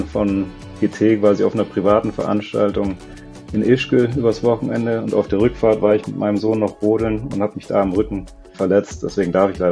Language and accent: German; Lake Constance, Germany; Also ich bin am Bodensee aufgewachsen, habe dort mein Abitur gemacht